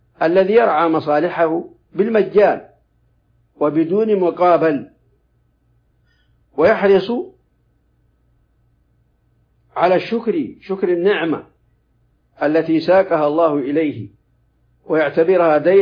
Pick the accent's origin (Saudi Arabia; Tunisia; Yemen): Saudi Arabia; في بلادنا المملكة العربية السعودية